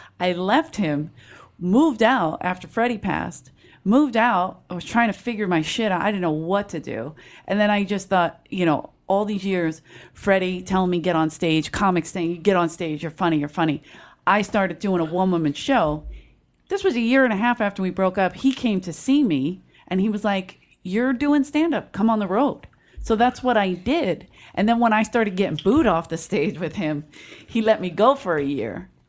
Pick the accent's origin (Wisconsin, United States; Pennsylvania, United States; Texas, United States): Pennsylvania, United States; Philadelphia; Booing, boo, because I said I was from Philadelphia.